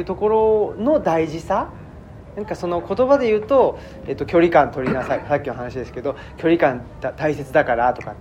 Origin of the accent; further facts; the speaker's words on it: Saitama, Japan; 僕は埼玉県出身で大学院は関西